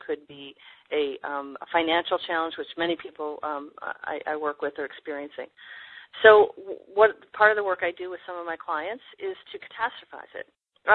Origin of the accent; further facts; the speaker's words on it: Canada; now in United States; I'm a Canadian, so I work on a work visa.